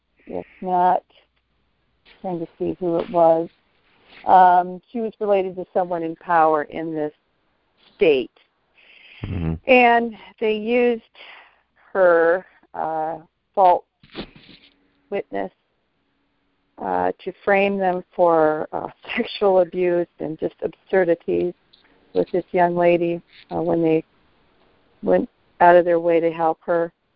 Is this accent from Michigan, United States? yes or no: yes; Michigan, United States; I'm from Michigan, Northern Michigan.